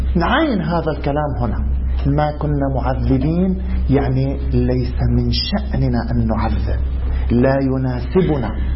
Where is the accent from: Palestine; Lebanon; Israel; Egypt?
Lebanon; هذا شو بيسموه عندنا بلبنان؟